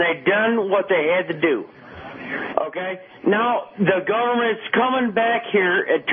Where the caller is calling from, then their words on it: Warren, Michigan, United States; I'm calling from Warren, Michigan.